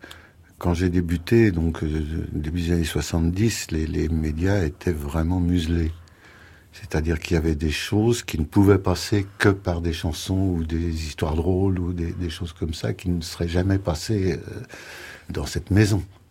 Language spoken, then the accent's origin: French; Paris, Île-de-France, France; born there; je suis né à Paris, je prends mon passeport pour passer le périph', et oui, j'ai toutes les caractéristiques de l'horrible Parisien.